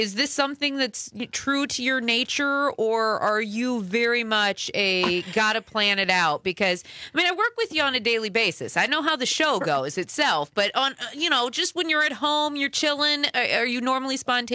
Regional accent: South Dakota, United States; I know. I grew up in South Dakota. We don't have any professional sports teams.

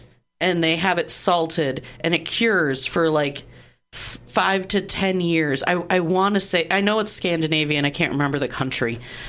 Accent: United States; Maybe it's because we're American.

